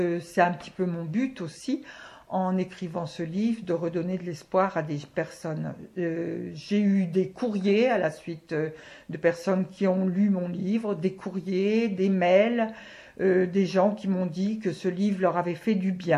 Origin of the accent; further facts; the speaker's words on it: Auxerre, Bourgogne-Franche-Comté, France; Je suis originaire d'Auxerre, je suis née à Auxerre. Même si sur mes papiers d'identité, il y a marqué que je suis née à Avallon.